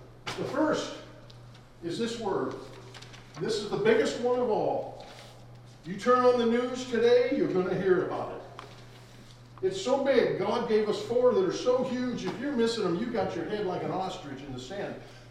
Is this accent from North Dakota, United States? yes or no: yes; North Dakota, United States; I'm from North Dakota, and we have a very large snow removal business because we get a lot of snow.